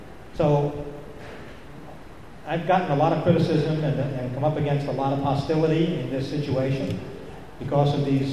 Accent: Kingston, New York, United States; particularly the ones in my hometown in Kingston.

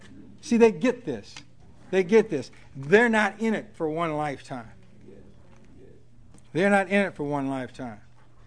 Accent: the South, United States; I'm from the South. How many folks from the South here?

